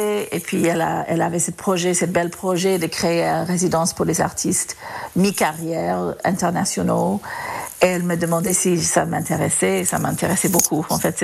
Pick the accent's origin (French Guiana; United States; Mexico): United States; French is a second language; moved away as an adult; now in France; je suis américaine, mais je vis en France depuis plus que presque 30 ans en total. Et je suis dans le Luberon depuis 2005.